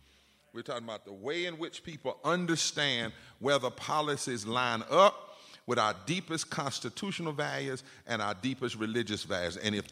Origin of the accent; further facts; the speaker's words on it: Plymouth, North Carolina, United States; Let's welcome North Carolina. And specifically Plymouth, my hometown.